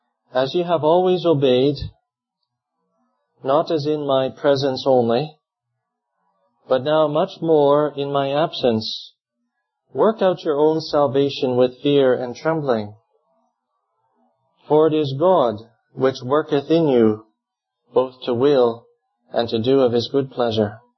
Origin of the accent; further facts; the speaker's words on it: Canada; I want to just remind you that we come from Canada